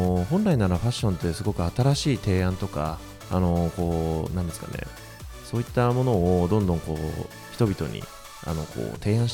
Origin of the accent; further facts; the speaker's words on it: Okayama, Japan; 私岡山 の、すごく田舎出身なんですけれども